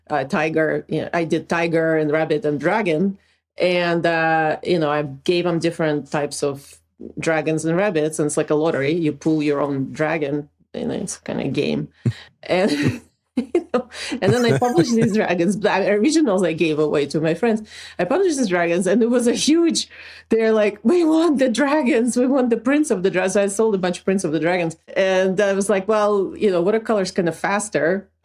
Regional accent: Ukraine; moved away as an adult; now in United States; I was born in the Soviet Union, but I moved to the US for my graduate degree.

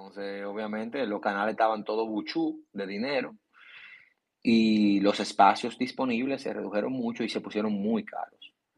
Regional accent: Dominican Republic; a nosotros como dominicanos lo que nos queda es apoyarlo con su cosa buena y con su cosa mala

